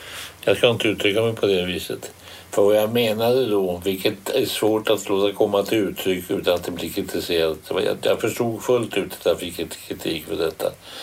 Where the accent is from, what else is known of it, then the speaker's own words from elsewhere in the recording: Sweden; Ja, jag är glad för Sveriges del att vi har en sån spelare.